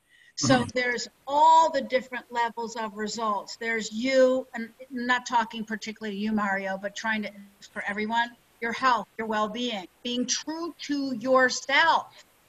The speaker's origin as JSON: {"language": "English", "region": "the South", "country": "United States", "said": "All of a sudden, I'm from the South, y'all."}